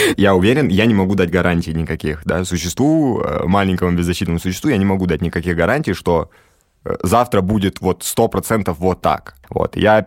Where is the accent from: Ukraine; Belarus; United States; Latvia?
Ukraine; Donetsk, Donetsk Oblast; да, я из Донецка, вот, и у меня там некоторые друзья пооставались